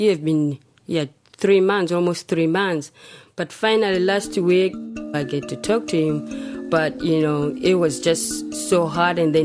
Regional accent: Zimbabwe; now in Auckland, New Zealand; I'm from Zimbabwe, and I live in Auckland.

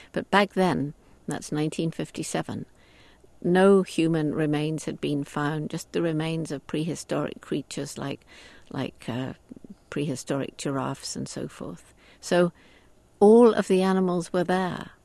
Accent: England, United Kingdom; I had no degree of any sort. I was straight out from England, more or less.

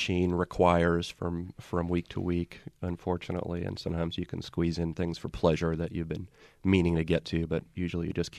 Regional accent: California, United States; Saw it years ago, and I'm from California, so I certainly enjoyed the satire element of it.

